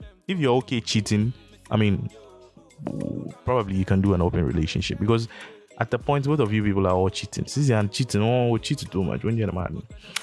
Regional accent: Ghana; Because I'm a Ghanaian, right? And I've lived all my life here

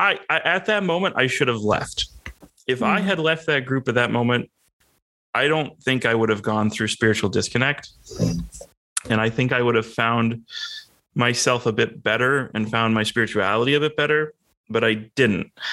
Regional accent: United States; which to me, being an American, is something very common in, I don't know if we call it Western religion or what

